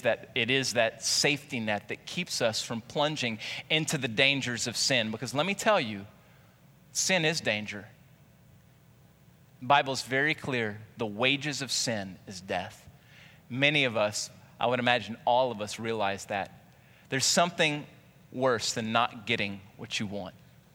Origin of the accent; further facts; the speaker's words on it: Jennings, United States; Now, I grew up in Jennings, north of Jennings, out in the country, and that was acceptable fare.